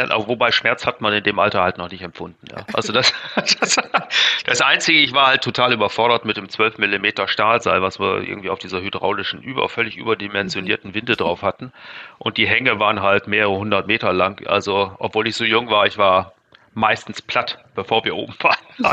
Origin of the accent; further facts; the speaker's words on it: Lower Saxony, Germany; Der Olli und ich, wir kommen aus einem Waldgebiet aus der Nähe von Osnabrück.